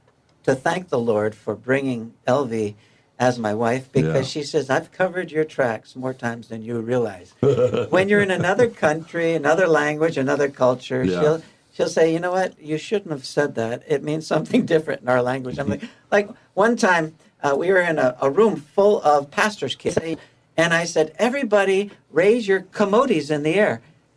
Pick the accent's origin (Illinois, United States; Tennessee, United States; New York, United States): New York, United States; Albany; Albany. Rensselaer.